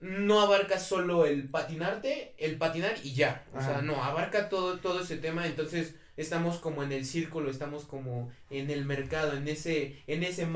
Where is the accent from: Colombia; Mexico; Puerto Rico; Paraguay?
Mexico; Siempre lo va a ver como mexicanos que somos.